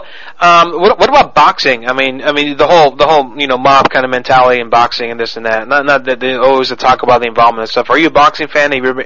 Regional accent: Orlando, Florida, United States; I like the whole part where you're in Tampa and stuff like that, because I grew up in Orlando, so it's kind of close.

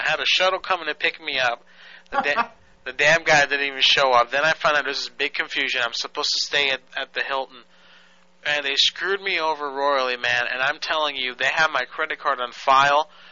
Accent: Serbia; English is a second language; Listen, buddy. I am from Serbia. I'm Serbian-Croatian, okay? I know I have this language thing, but I'm trying my hardest

